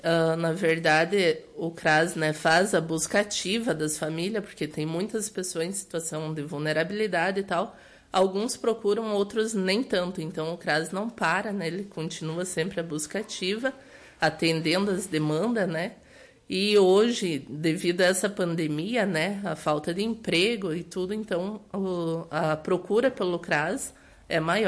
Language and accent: Portuguese; Ijuí, Rio Grande do Sul, Brazil; now in Capão Bonito, Brazil; Sou natural de Ijuí, mas moro no Capão Bonito há 20 anos.